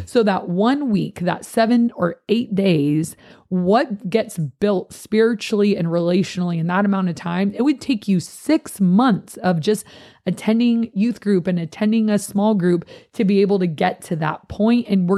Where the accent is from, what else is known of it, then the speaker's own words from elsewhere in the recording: Fallbrook, California, United States; We're from Fallbrook.